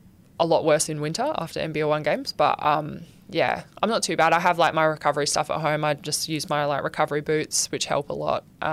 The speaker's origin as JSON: {"language": "English", "town": "Kalgoorlie", "region": "Western Australia", "country": "Australia", "tie": "born or raised there", "said": "I was always like, I'm never moving to Perth. It's too big. I hate it. I'm never doing it. I love Kalgoorlie."}